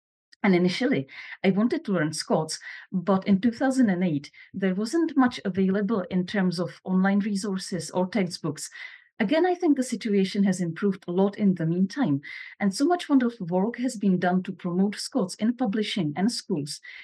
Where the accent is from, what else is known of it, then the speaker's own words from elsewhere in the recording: Czechia; I'm from the Czech Republic originally, and I did all my degrees in Prague at Charles University.